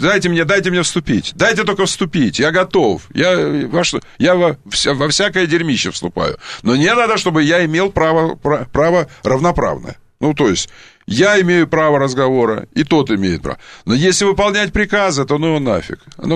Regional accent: Crimea, Ukraine; Я не буду, потому что я крымчанин. Я крымчанин просто, понимаете?

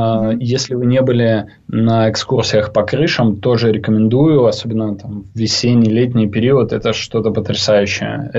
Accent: Saint Petersburg, Russia; Я бы сравнил с Петербургом, с моим родным городом.

